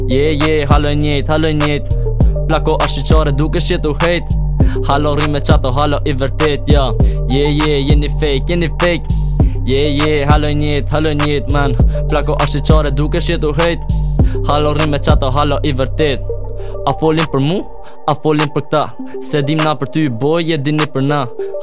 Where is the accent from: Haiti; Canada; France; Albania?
Albania; Je viens d'Albanie.